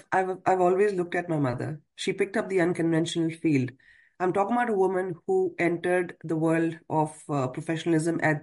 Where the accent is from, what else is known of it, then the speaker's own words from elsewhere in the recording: Jammu and Kashmir, India; moved away; also born or lived in Delhi; So I am a Kashmiri, born and brought up in Kashmir. I did my early years, the best years of my life, spent over there.